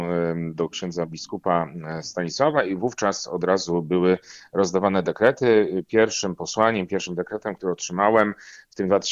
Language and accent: Polish; Ostrów Wielkopolski, Greater Poland Voivodeship, Poland; to też było blisko mojej miejscowości rodzinnej, bo ja z Ostrowa Wielkopolskiego pochodzę